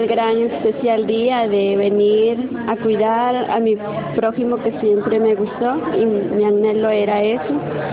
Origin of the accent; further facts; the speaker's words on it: Chiclayo, Lambayeque, Peru; soy de Chiclayo y soy de las Hermanas Pequeñas Apóstoles.